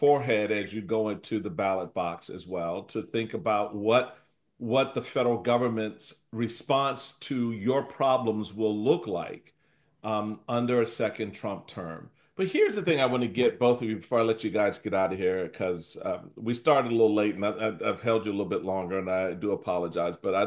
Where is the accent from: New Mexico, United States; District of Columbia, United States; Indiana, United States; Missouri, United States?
District of Columbia, United States; Washington; the community where I grew up here in Washington, D.C.